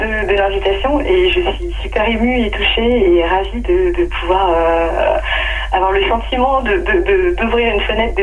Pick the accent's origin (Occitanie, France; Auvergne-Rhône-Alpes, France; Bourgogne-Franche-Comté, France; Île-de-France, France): Auvergne-Rhône-Alpes, France; Bourg-lès-Valence; Donc, j'ai grandi à Bourg-les-Valence dans la Drôme.